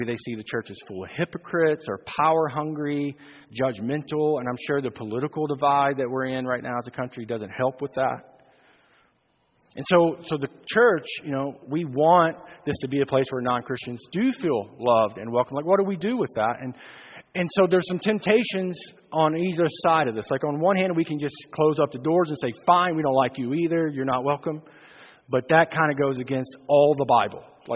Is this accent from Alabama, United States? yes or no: yes; Alabama, United States; moved away as an adult; So growing up in Alabama, I lived in Alabama until I was about 19, and then I moved to the Midwest, and I would spend some of my summers as a teenager in Southwest Missouri in Springfield.